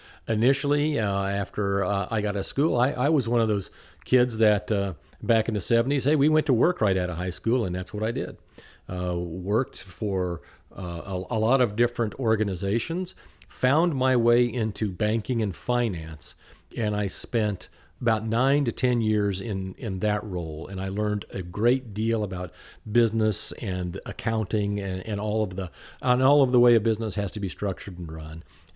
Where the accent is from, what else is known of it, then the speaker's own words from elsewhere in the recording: Lawrence, Kansas, United States; I'm a native Kansan. I was born in Lawrence, 1959. I'm 64, going to be 65 in January.